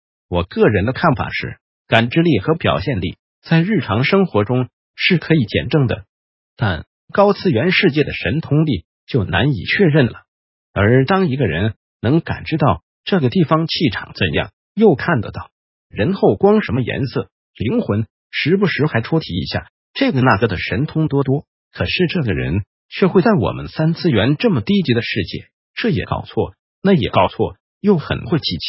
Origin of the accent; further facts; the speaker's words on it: Taiwan; 对于我一个台湾人而言